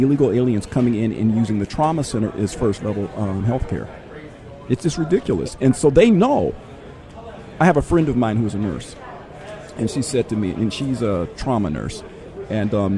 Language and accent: English; California, United States; I'm from Southern California, and Southern Californians who happen to be black know up close and personal what illegal immigration has done to Southern California.